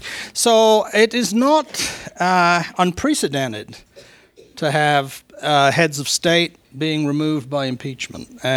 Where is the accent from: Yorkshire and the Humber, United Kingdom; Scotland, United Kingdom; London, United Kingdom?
Scotland, United Kingdom; I'm Scottish, but I don't believe the Scots had impeachment.